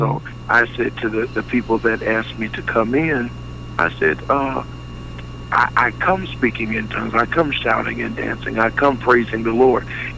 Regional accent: Akron, Ohio, United States; Just want to say that I am the fifth generation of pastor, born and raised in Akron, Ohio. I kind of take the slogan from LeBron James. He said, I'm just a kid from Akron.

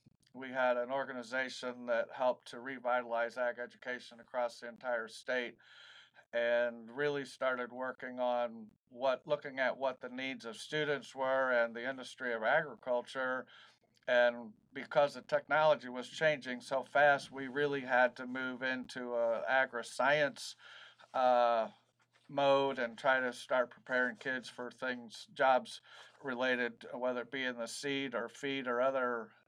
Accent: Milledgeville, Illinois, United States; Yeah, I did grow up on a farm. My father farmed up in Northwest Illinois near town of Milledgeville, where I attended school through fifth grade. It was a dairy and swine farm.

